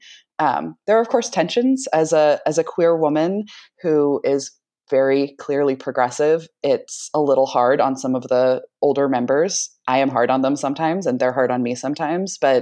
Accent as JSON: {"language": "English", "town": "East Palo Alto", "region": "California", "country": "United States", "tie": "born or raised there", "also_born_or_lived": "San Jose", "said": "I grew up in East Palo Alto and in San Jose. When my mom was a single mom in the 90s, I was raised mostly taking my sick days in server farm rooms."}